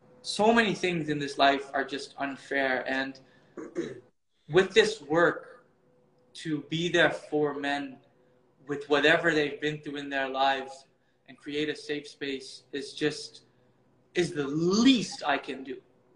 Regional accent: Netherlands; English is a second language; Growing up in Holland, being white, I've sat in circles with a lot of Western men.

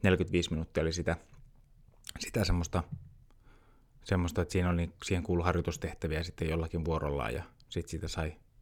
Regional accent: Kemi, Lapland, Finland; born there; Mä synnyin Kemissä, eli siellä Perämeren pohjukassa, just Lapin läänissä.

